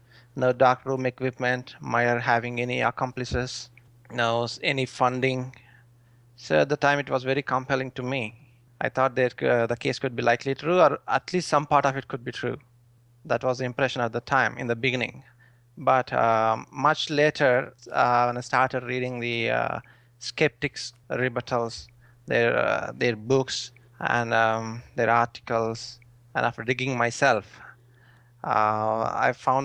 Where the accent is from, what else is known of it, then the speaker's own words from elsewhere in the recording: India; I come from India.